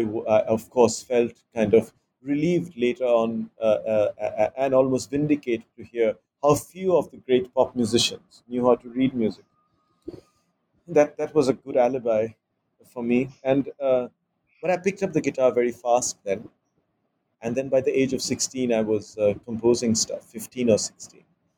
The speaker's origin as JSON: {"language": "English", "town": "Mumbai", "region": "Maharashtra", "country": "India", "tie": "born or raised there", "said": "So there I was, not able to understand Marathi growing up in Bombay, but suddenly discovering this music, Indian classical music"}